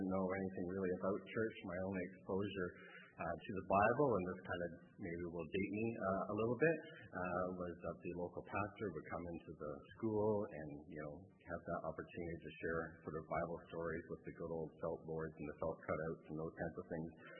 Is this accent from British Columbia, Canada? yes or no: no; Haliburton, Ontario, Canada; But growing up in Halliburton, I think sort of the impact of, when I think about growing up as a kid there, one of the impacts of that, because it's a small town, is that really my brother